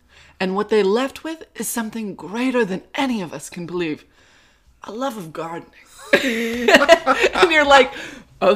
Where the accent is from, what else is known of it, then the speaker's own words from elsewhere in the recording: New England, United States; I'm from New England, so I don't like